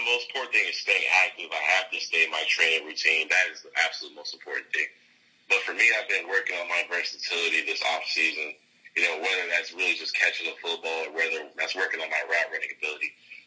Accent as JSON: {"language": "English", "town": "Lancaster", "region": "California", "country": "United States", "tie": "born or raised there", "said": "you know, I grew up in Lancaster, you know, Southern California area."}